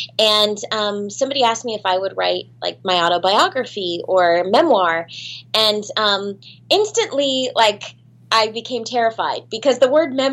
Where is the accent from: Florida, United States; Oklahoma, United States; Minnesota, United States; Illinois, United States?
Florida, United States; Orlando; But, okay, so growing up in Orlando, Florida, I have, you know, of course I fell in love with the Disney princesses